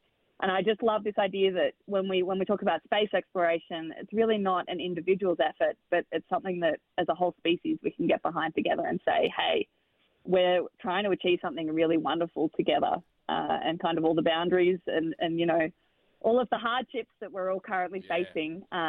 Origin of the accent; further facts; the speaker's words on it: Australia; as an Australian